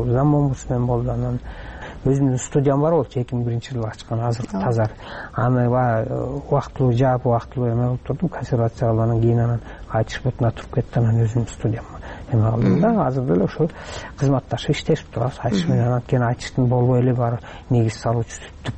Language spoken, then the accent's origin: Kyrgyz; Naryn, Naryn Region, Kyrgyzstan; Мен өзүм нарында чоңойдум.